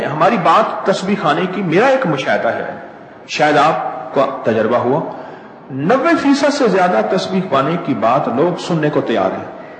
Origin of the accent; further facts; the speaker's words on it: Lahore, Punjab, Pakistan; میں نے کہا میں لاہور سے ہوں۔